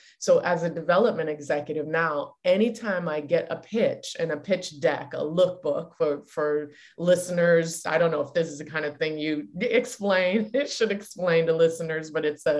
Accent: Cambridge, Massachusetts, United States; also born or lived in Washington, District of Columbia, United States; I was really lucky to end up in Cambridge, which is about 5 minutes outside of Boston, when I was nine, because I was born in DC, which was at the time called Chocolate City.

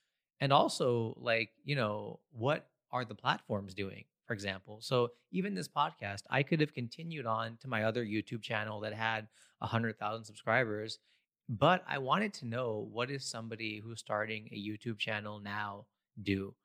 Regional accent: United States; Growing up in America, it was always Merry Christmas to Timmy and Happy Holidays to me from the teacher

